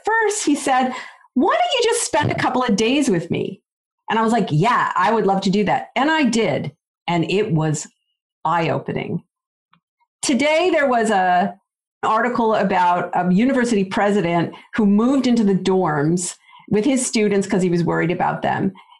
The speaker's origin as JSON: {"language": "English", "country": "Canada", "moved": "yes", "lives_now": "United States", "said": "I'm Canadian originally. I mean, I've been an American citizen for a long time now, but I originally came from Canada."}